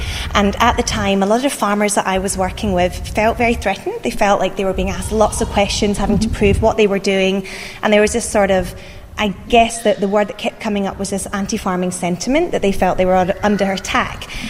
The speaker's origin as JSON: {"language": "English", "region": "Scotland", "country": "United Kingdom", "moved": "as an adult", "lives_now": "Orange, Australia", "said": "I come from Scotland, lived in Orange now for a year and a half"}